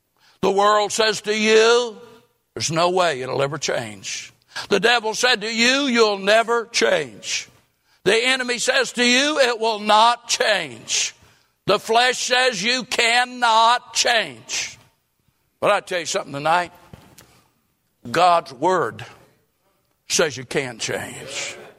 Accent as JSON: {"language": "English", "region": "Florida", "country": "United States", "said": "I preach that because I'm from Florida."}